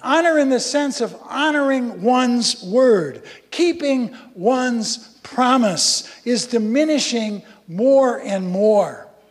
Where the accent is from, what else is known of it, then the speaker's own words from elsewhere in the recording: Arizona, United States; As a young boy, I remember growing up in Arizona with the tumbleweeds, the desert, the cacti, and my family making the trip through Death Valley to go to Disneyland and to the ocean.